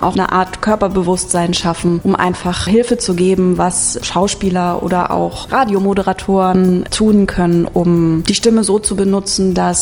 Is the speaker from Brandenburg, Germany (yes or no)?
yes; Calau, Brandenburg, Germany; Ich komme aus Kalau. Das ist eine ganz, ganz kleine Stadt in Brandenburg. Und Brandenburg, das ist das Bundesland, was so um Berlin rum ist. Also ich bin 1,5 Stunden von Berlin aufgewachsen in Sunna.